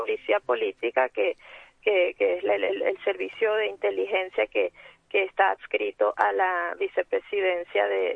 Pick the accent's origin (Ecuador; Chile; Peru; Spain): Spain; Yo como española, como madre de familia, que tengo dos hijos también españoles